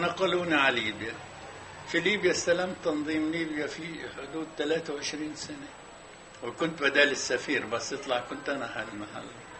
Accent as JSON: {"language": "Arabic", "country": "Palestine", "said": "كتبت في الصحف حقوق الفلسطينيين وإعطائنا الفرص وطنية"}